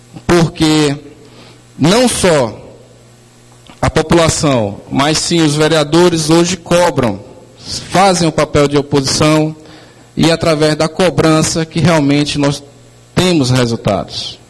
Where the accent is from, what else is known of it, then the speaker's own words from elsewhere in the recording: Guadalupe, Piauí, Brazil; also born or lived in Maranhão; eu não sou filho guadalupense, nasci no Maranhão, mas fui criado aqui.